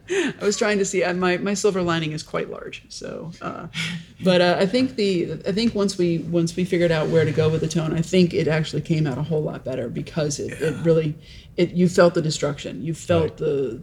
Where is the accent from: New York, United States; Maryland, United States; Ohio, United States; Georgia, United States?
Georgia, United States; Atlanta; also born or lived in North Carolina / Tennessee; Now I'm from Atlanta. I'm not in Appalachia, but I have grown up.